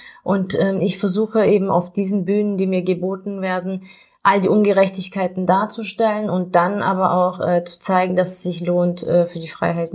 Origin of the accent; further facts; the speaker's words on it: Ulm, Baden-Württemberg, Germany; Ja, ich bin 1984 in Ulm geboren. Das ist im Schwabenländle, kann man sagen, für die, die sich da nicht auskennen. Und ich bin dort auch zur Schule gegangen